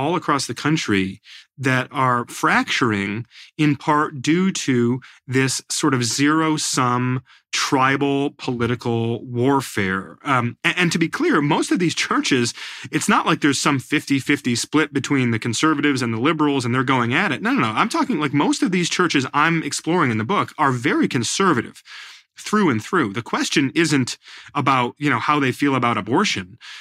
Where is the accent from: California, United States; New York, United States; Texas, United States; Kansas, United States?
New York, United States; born there; he's the pastor of the church where I was born up in the Hudson Valley.